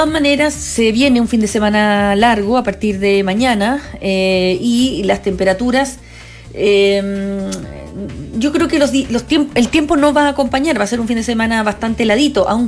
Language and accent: Spanish; Vitacura, Santiago Metropolitan, Chile; yo soy de Vitacura, así que sí.